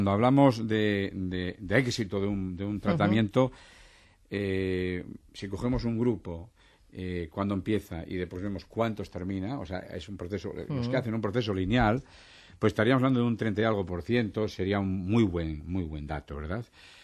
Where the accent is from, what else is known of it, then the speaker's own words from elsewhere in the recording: Asturias, Spain; yo estaba en Madrid, pero soy de Asturias.